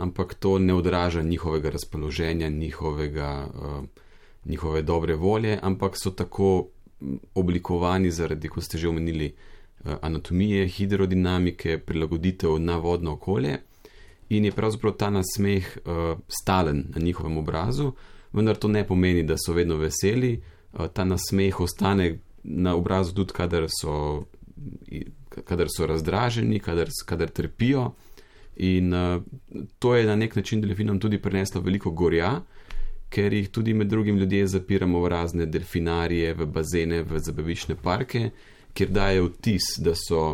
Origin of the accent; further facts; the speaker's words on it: Ljutomer, Mura, Slovenia; also born or lived in Ljubljana; Sem pa pravzaprav originalno iz Prlekije, iz Ljutomera. Sem pa že od večji del šolanja pa imel v Ljubljani, no, in živel tudi v Ljubljani. Tako da ne, smo vsi bolj priseljeni na obalo.